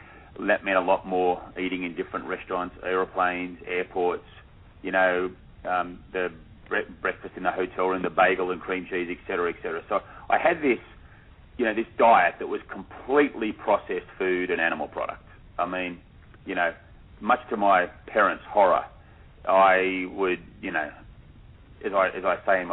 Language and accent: English; Sydney, New South Wales, Australia; born there; I was born in the late '60s in Australia, and as you can tell by my accent, I was born in Sydney to a very middle class family.